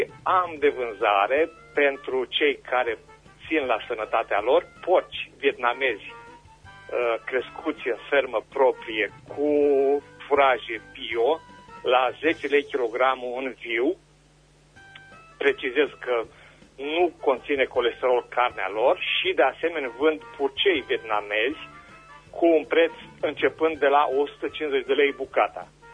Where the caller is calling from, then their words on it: Berzovia, Caraș-Severin, Romania; din Berzovia